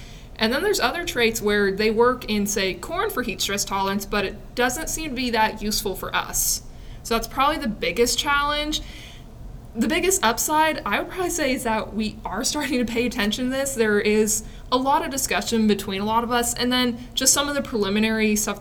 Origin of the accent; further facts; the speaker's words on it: Oklahoma, United States; So I'm originally from Oklahoma, and 2011, that was when we had an extreme drought and heat wave.